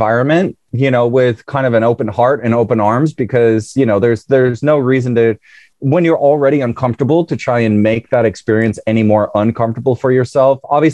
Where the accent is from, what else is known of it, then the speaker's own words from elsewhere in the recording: United States; it has been daunting for me as an American to sort of shed that, perfect skin of, sometimes what we portray